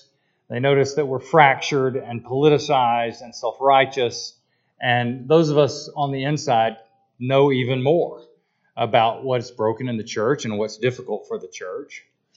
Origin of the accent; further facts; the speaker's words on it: Atlanta, Georgia, United States; the great amateur golfer from my hometown, Atlanta, Georgia